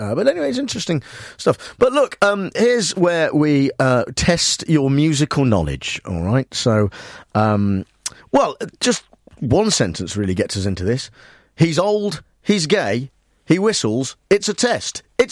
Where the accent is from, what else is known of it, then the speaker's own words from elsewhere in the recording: United Kingdom; We're British, so what we do is we complain when we don't have nice weather, and then when we do, we don't like it.